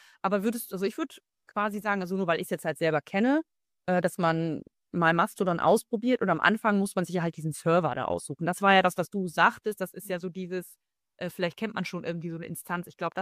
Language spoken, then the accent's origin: German; Nordhorn, Lower Saxony, Germany; Also bei uns ist es ja noch kleiner, ich komme nur aus Nordhorn, ist gar nicht so weit weg von Bielefeld.